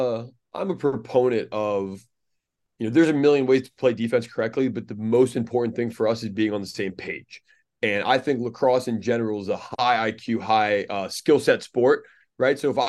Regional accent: Fairfax, Virginia, United States; So, I grew up in Fairfax, Virginia, or Burke, Virginia, which is about 45 minutes, south of Washington, DC.

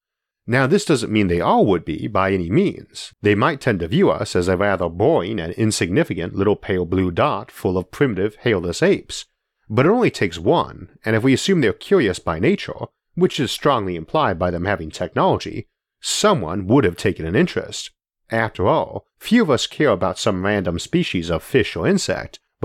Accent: Geneva, New York, United States; the lovely wines we make up in my hometown of Geneva

